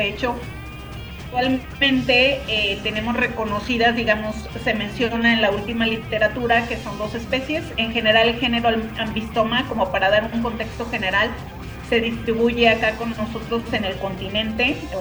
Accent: Jalisco, Mexico; los ajolotes pues forman parte de nuestra identidad como mexicanos

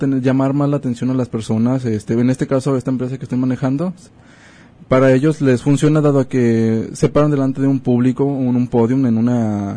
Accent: Guadalajara, Jalisco, Mexico; Yo vengo de Guadalajara, así es.

